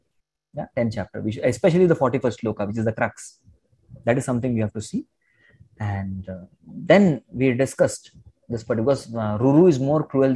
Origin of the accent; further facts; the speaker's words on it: Mumbai, Maharashtra, India; now in Pune, India; We are residing in Pune. I am originally from Mumbai.